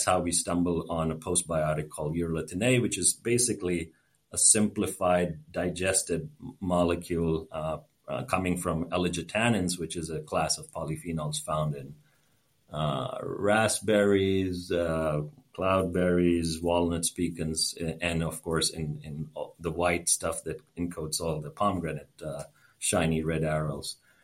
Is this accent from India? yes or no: yes; India; the early life antibiotic usage as a kid growing up in India that probably did most of the damage for me.